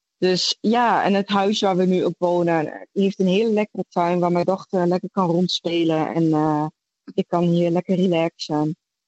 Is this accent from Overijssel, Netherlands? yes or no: yes; Enschede, Overijssel, Netherlands; accent: Twents; now in Townsville, Australia; Ik kom uit Enschede.